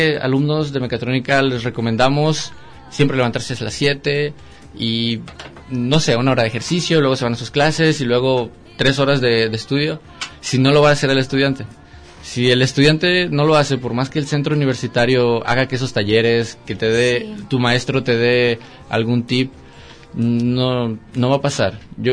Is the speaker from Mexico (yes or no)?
yes; Mexico; Muestra la calidez que tenemos como mexicanos.